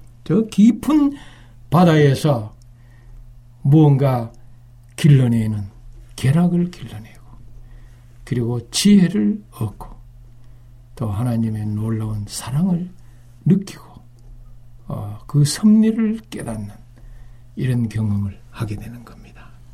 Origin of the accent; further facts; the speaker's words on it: Uiseong, North Gyeongsang, South Korea; 저는 육지에서 태어났어요. 제 고향은 경북 의성인데요.